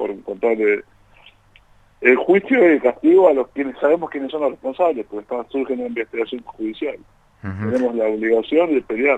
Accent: Argentina; tanto el pueblo judío como los argentinos somos pueblos resilientes

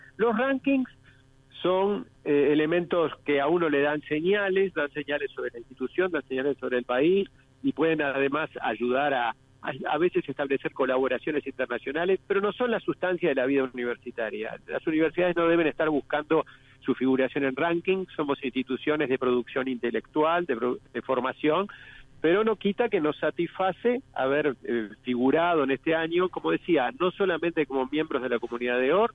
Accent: Uruguay; además muy satisfechos como uruguayos

